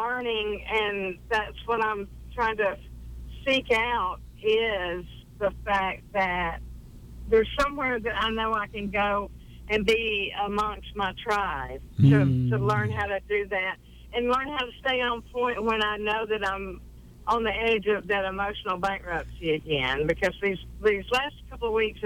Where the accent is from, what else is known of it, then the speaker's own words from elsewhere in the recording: the South, United States; Well, if you can't tell, I was raised in the South